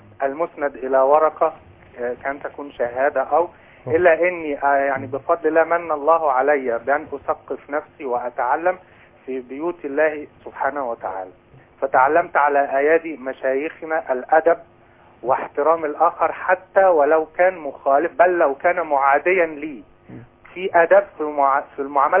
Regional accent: Egypt

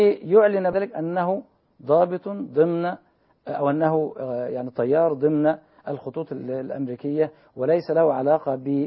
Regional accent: Egypt; أو في حالة مثلا عندنا في مصر في مثل هذه الأحداث الطارئة

